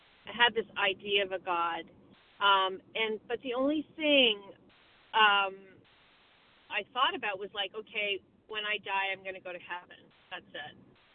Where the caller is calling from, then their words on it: Vermont, United States; from Vermont.